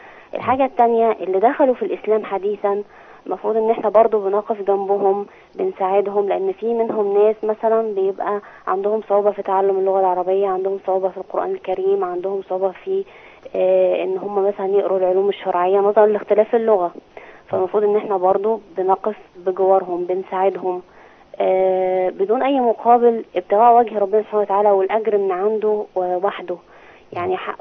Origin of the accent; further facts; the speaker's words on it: Egypt; وبدعو ان احنا هنا عندنا في مصر بدأنا نشوف جنسيات كتير بتيجي